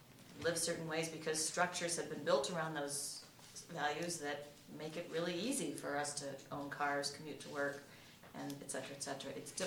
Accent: California, United States; now in Chicago, United States; I'm from California, went to school in Washington, been to Holden Village a lot. I'm leaving Chicago this fall.

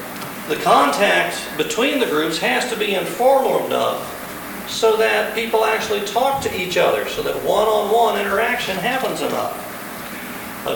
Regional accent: the South, United States; When I'm from the South, if you can't tell

